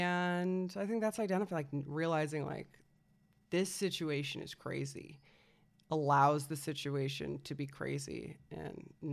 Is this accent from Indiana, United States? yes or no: no; Colorado, United States; It's neighboring to the town I grew up in. And that is Bailey, Colorado.